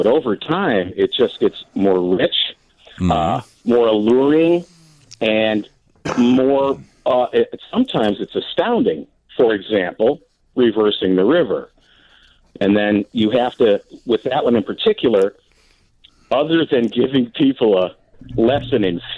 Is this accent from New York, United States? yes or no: no; Naperville, Illinois, United States; I mean, when I moved here in 1986, I grew up in Naperville.